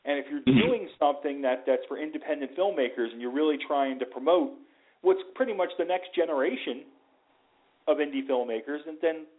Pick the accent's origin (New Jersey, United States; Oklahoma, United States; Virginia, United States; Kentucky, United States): New Jersey, United States; Atlantic City; We're from Atlantic City, and Atlantic City's not doing as well as it has done in the past.